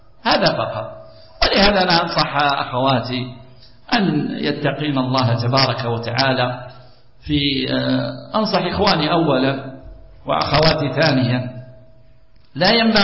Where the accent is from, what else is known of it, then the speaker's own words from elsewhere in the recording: Algeria; عندنا احنا مثل عندنا في الجزائر